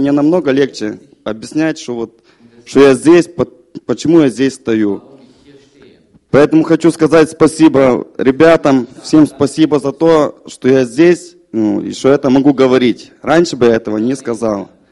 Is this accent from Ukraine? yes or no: yes; Ukraine; Я приехал с Украины.